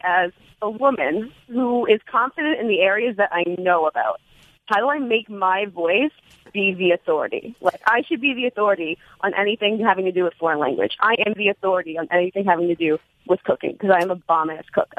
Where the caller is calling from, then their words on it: New York, United States; Long Island.